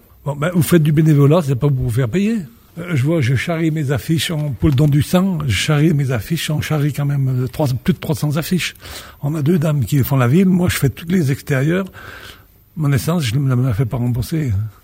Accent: Pont-de-Beauvoisin, Auvergne-Rhône-Alpes, France; moi je suis de Pont-de-Beauvoisin

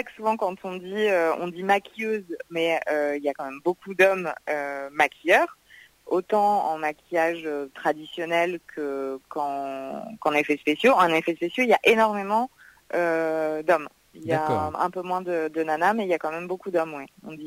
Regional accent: Corsica, France; Donc faut savoir que moi, je suis originaire de Corse, je suis pas du tout de la région lyonnaise à la base.

